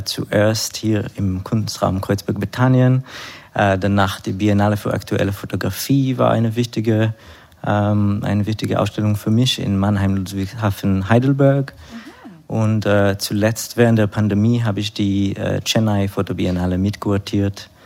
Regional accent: Jerusalem, Jerusalem District, Israel; now in Berlin, Germany; Erstmal in Jerusalem, wo ich geboren bin und aufgewachsen.

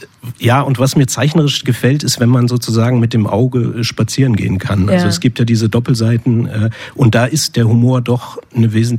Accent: Bremen, Germany; ich bin in Bremen aufgewachsen ursprünglich

